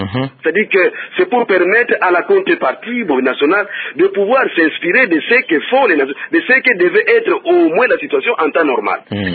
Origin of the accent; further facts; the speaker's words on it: Kongo Central, DR Congo; moi qui vous parle, je ne suis pas un Katangais, je suis du Bas-Congo.